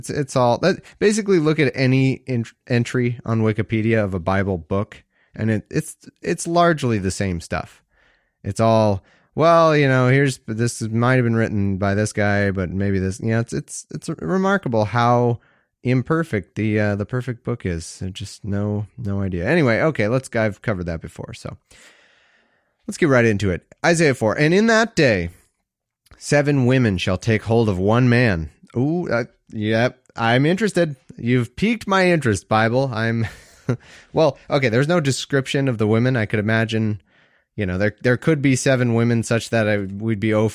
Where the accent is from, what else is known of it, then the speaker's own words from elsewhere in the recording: United States; accent: American; My American accent says haughty daughters, which sounds like haughty, like H-O-T-T-I-E